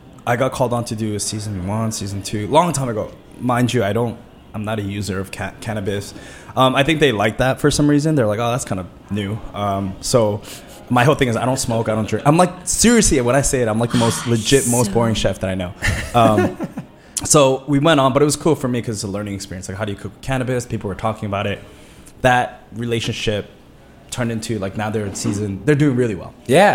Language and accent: English; Texas, United States; also born or lived in Alabama; I grew up in Texas and Alabama, so it's a part of me.